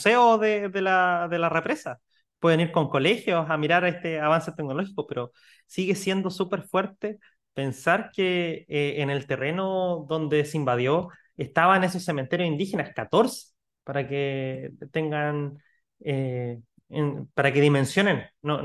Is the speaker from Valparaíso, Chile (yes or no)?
no; Temuco, Araucanía, Chile; Yo, que soy de Temuco, todavía recuerdo